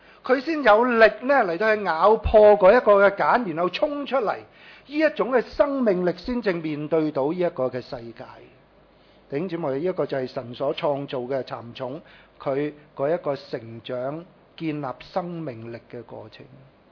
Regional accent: China; 咁所以我哋中國人有句成語就叫做作茧自閉

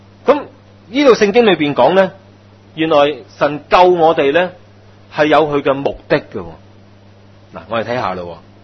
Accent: Hong Kong; 我哋香港人好忙

